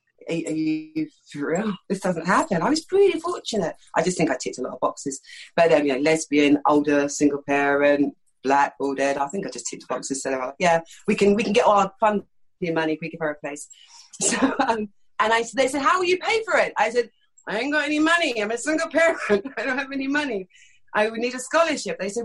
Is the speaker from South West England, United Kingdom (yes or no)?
no; London, United Kingdom; I'm from East London. This accent's totally affected. I grew up speaking like that, do you know what I mean? That's how I grew up speaking.